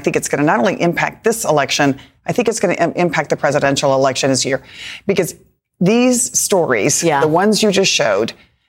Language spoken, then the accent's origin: English; Texas, United States; the other thing that's so horrifying about my home state of Texas is that a doctor couldn't even have helped her